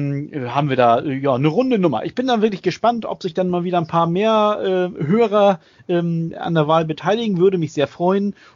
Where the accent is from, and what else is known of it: Hamburg, Germany; born or raised there